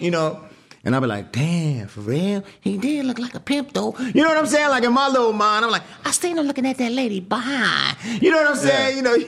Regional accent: New York, United States; And see, here's the thing about growing up in New York, especially in the era and time when we did. You know, when I grew up, my older brothers, I'm the youngest

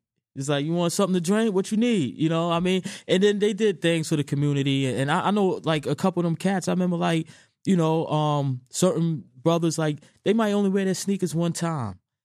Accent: Queens, New York, United States; and I'm from Queens. So as a DJ from Queens

